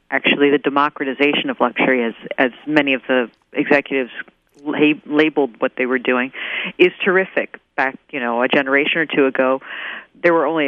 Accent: Washington, District of Columbia, United States; also born or lived in Philadelphia; I grew up in Washington, D.C. and Philadelphia, and we had Garfinkels and John Wanamaker's.

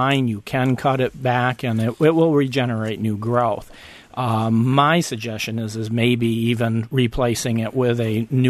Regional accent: New York, United States; No, I didn't. And I come originally from New York, so.

